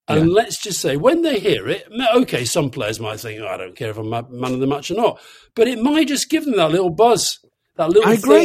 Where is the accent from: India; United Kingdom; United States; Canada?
United Kingdom; Keighley, Yorkshire and the Humber; I grew up in Keighley in Yorkshire, which is equidistant between Burnley and Leeds.